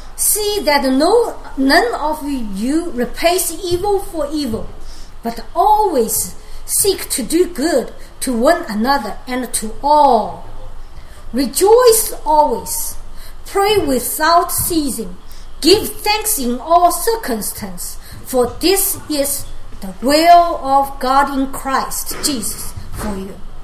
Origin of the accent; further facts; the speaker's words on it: China; English is a second language; You know, I come from China, and grew up in the communist.